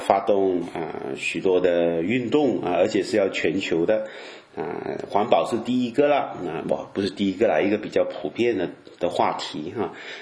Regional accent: Malaysia; 以前我记得我妈跟我说，就我马来西亚的家啊，就是常有蚂蚁啊，就是当然在亚洲很平常的了

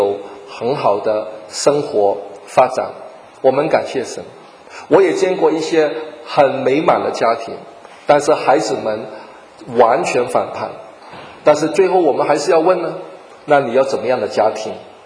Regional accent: Hong Kong; 我们都是香港来的，我们很多沟通啊

